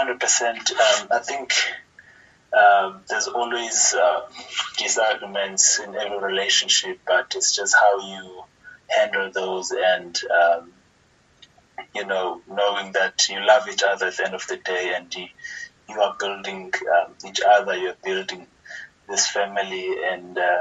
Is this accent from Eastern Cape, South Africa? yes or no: yes; Tabankulu, Eastern Cape, South Africa; also born or lived in Mount Frere; Yeah, so I basically grew up in Davangulu. I was born in Mount Frere. That's where my parents live. I'm from Mount Frere, but when I was 4 months, I went to stay with my grandmother from my mom's side in Tabangulu, which is close to Mount Frere. And I grew up there.